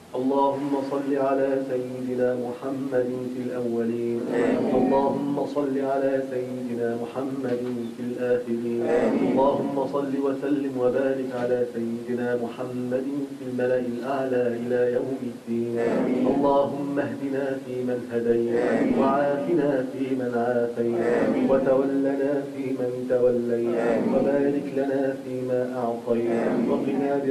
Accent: Bosnia & Herzegovina; also born or lived in Germany / Egypt; now in Vermont, United States; I'm actually from Bosnia, and I also lived in Germany and Egypt.

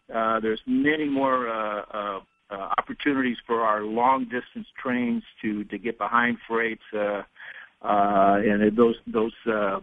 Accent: Macomb, Illinois, United States; I can give you examples in the service in my hometown. I'm sitting here in Macomb, Illinois now, at 79 mile an hour service, 250 miles from Chicago

